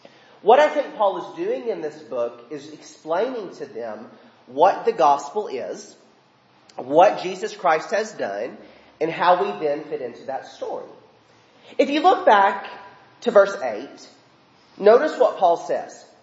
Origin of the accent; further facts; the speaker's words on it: Bowling Green, Kentucky, United States; I've been at Manslick for 5 years. I'm from Bowling Green. I was at Caneyville from 2011 to 13.